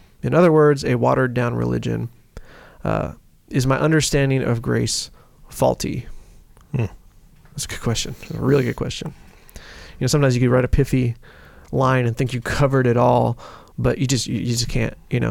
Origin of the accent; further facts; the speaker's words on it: California, United States; Well, I'm from California. You just don't talk to your neighbors.